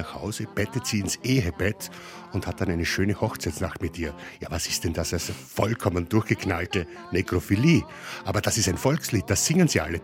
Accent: Vienna, Austria; Also im Land von Sigmund Freud schreit man seine Trauer nicht so raus, wo ich herkomme da, Wien, sondern da kompensiert man sie halt irgendwie anders.

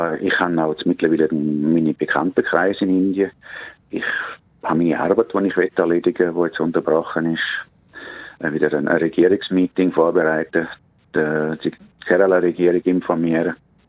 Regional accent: Switzerland; now in India

